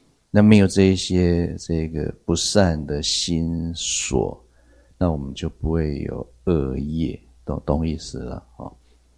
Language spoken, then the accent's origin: Chinese; Taiwan; 这个我们台湾这边说 gap so 是吗？